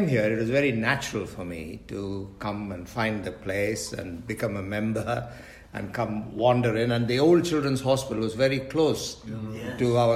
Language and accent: English; India; growing up in India